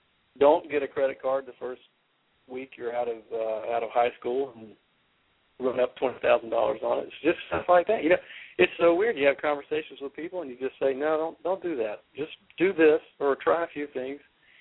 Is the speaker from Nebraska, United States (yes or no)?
no; Florida, United States; I'm a little bit of an Atlanta Braves fan just from growing up in Florida.